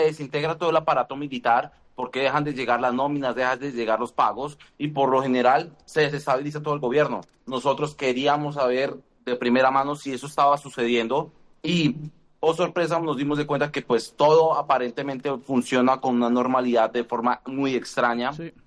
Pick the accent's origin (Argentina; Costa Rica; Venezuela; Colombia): Colombia; lo que sucedió es que a mí, como soy colombiano, me iban a dejar pasar.